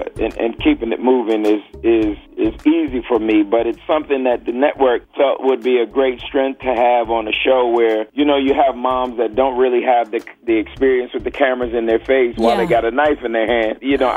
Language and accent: English; Philadelphia, Pennsylvania, United States; Yeah, come on, Philly. I'm born and raised.